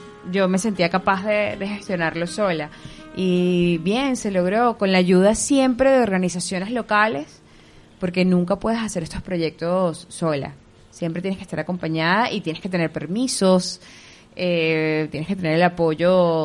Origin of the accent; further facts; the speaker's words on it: Venezuela; y todo empieza en Venezuela, que es de donde soy.